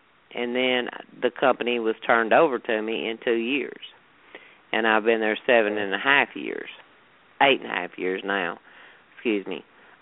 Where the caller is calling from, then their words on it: Winchester, Tennessee, United States; I'm calling from Winchester, Tennessee.